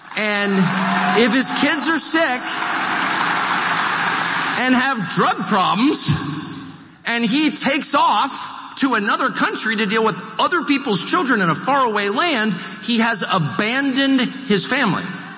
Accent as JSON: {"language": "English", "region": "Pennsylvania", "country": "United States", "said": "I'm one of you. I'm from Pennsylvania."}